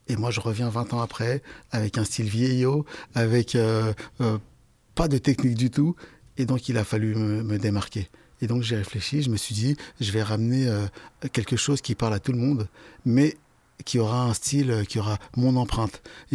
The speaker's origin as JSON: {"language": "French", "region": "Île-de-France", "country": "France", "tie": "born or raised there", "said": "là où j'ai grandi, en Seine-Saint-Denis, quand j'étais plus jeune"}